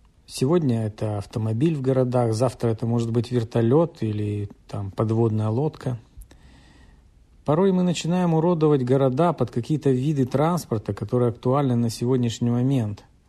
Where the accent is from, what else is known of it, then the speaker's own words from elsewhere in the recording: Perm, Perm Krai, Russia; Дело в том, что сам я родом из Перми, поэтому я много буду говорить о Перми